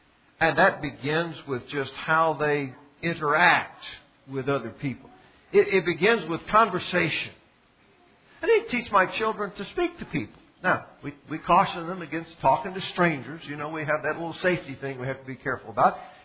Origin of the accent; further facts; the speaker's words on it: the South, United States; because I'm a Southerner